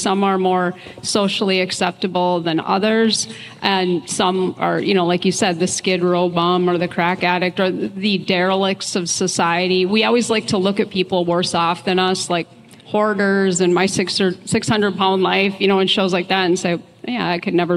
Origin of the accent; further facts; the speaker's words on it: Duluth, Minnesota, United States; I'm from Minnesota, and I lived up in Duluth then, which is my hometown.